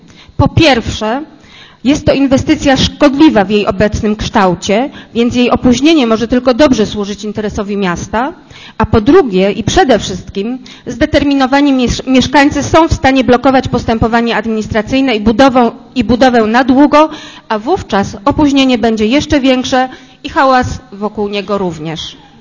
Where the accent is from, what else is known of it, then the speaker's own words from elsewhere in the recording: Poznań, Greater Poland Voivodeship, Poland; My, poznaniacy, nie jesteśmy przeciwni budownictwu deweloperskiemu